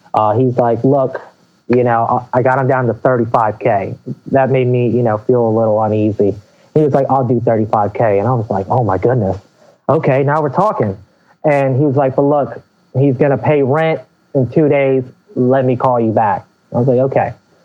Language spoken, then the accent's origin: English; Maryland, United States; So we're from Southern Maryland, and we attacked the St. Mary's County area at first. It's a real small, very country rural area.